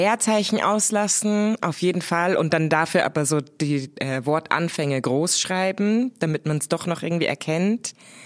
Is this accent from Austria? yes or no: no; Germany; now in Switzerland; weil ich komme ja eigentlich aus Deutschland und dann in die Schweiz zu kommen